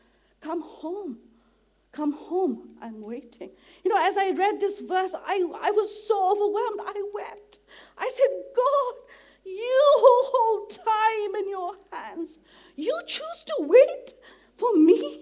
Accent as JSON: {"language": "English", "country": "India", "said": "You know, I come from India."}